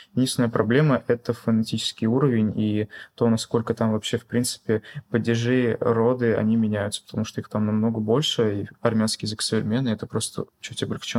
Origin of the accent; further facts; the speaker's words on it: Yerevan, Armenia; also born or lived in Orenburg, Russia; Вкратце, я родился в Армении, мне исполнилось годик, мы переехали сюда. Были определенные последствия. Потом до 5 класса я учился здесь, в школе в Оренбурге. После мы переехали обратно. Там я учился в Ереване, в столице Армении.